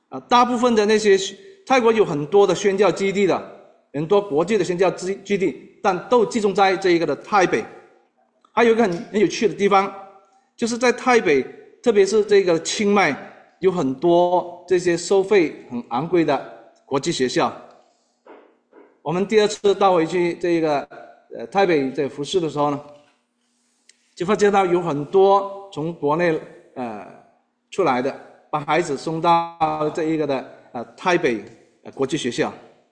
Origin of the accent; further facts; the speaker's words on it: Malaysia; 我是马来西亚人，这我很清楚。